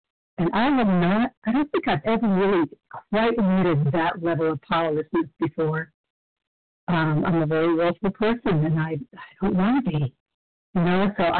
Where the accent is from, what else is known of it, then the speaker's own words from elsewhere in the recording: Cape Cod, Massachusetts, United States; I'm from Cape Cod, Massachusetts.